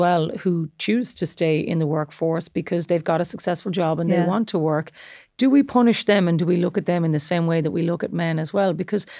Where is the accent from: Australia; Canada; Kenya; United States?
Australia; Like, let's say when I grew up in Australia, because the seasons are flipped, it's obviously summer over Christmas.